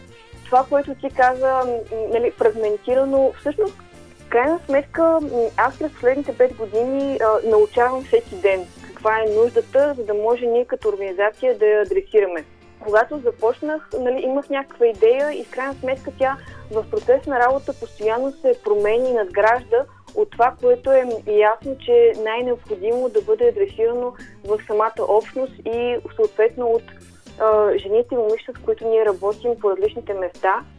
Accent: Plovdiv, Plovdiv Province, Bulgaria; от Пловдив съм, така доста по обиколицата имах възможност и се върнах отново вкъщи, както се казва.

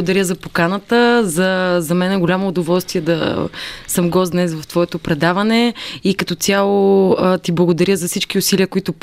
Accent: Sofia, Sofia City, Bulgaria; На 32 години съм от София. Родена и израснала тук.

